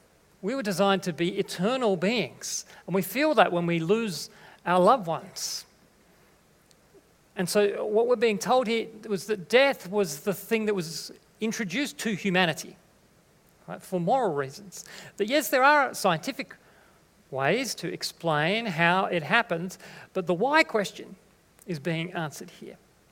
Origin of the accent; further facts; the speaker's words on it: Australia; because we identify as Australian.